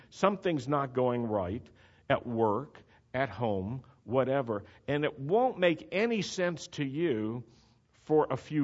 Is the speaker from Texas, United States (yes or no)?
no; Roanoke, Virginia, United States; I remember growing up in Beth Israel Synagogue in Roanoke, Virginia, nice conservative Jewish synagogue I was a part of.